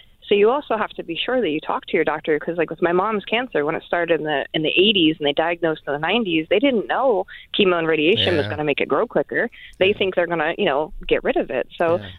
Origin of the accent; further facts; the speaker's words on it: New York, United States; I'm from New York, and they, you know, we thought we were sneaky till they legalized it.